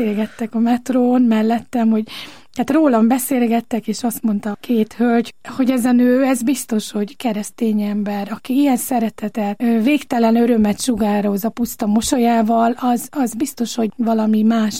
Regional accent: Tápióbicske, Pest, Hungary; Tápióbicskén nőttem föl, egy kis cigánytelepen

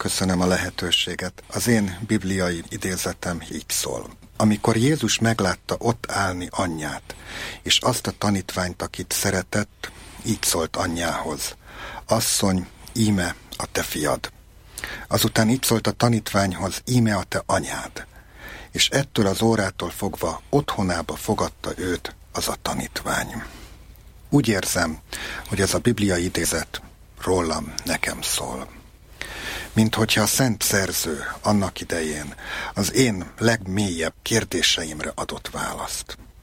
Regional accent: Újpest, Budapest, Hungary; now in Monor, Hungary; én egy újpesti legény vagyok. Talán 2 éves lehettem, amikor szüleim Újpesten vettek egy lakást. Gyakorlatilag én ott nőttem föl.

